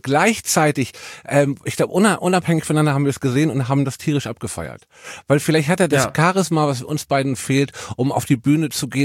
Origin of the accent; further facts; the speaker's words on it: Hamburg, Germany; born there; Ich bin Städter, ich bin in Hamburg, ich bin im Herzen von Hamburg geboren. Tor zur Welt.